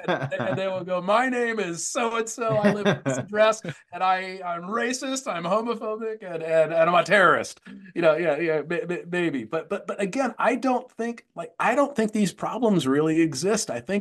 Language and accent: English; Tempe, Arizona, United States; I grew up in Tempe, Arizona. I went to a very very very like racially integrated public high school.